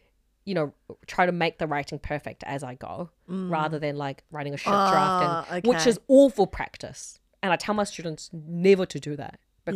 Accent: South Korea; I grew up in Korea. Studying is supposed to be painful

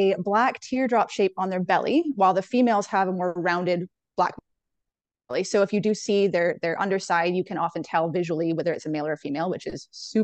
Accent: Scotland, United Kingdom; because I'm from the North Shetland Islands in the Atlantic.

